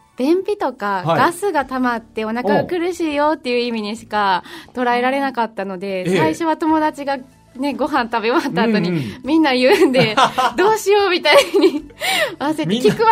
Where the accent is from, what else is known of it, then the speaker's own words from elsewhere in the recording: Kobe, Hyogo, Japan; 神戸出身なので